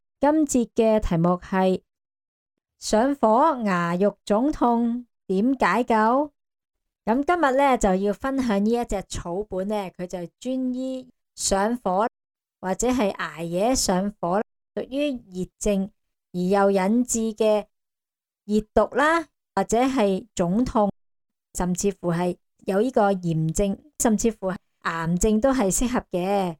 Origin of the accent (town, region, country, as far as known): Hong Kong